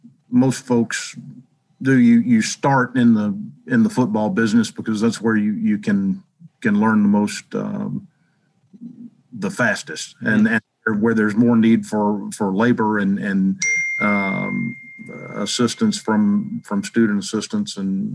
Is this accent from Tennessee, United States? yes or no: yes; Franklin, Tennessee, United States; I grew up in a place called Franklin, Tennessee.